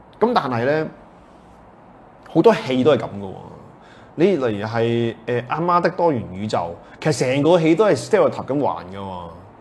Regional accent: Hong Kong; 我哋香港人嗱，咁又唔坦白啦，香港人唔中意喺網上吵鬧，唔係啩？

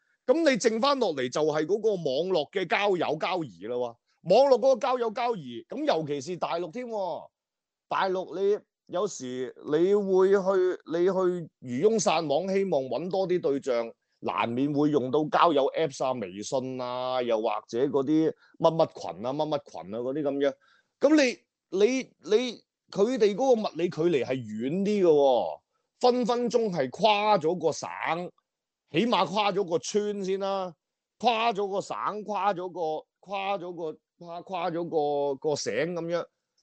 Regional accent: Hong Kong; 即係我哋香港話

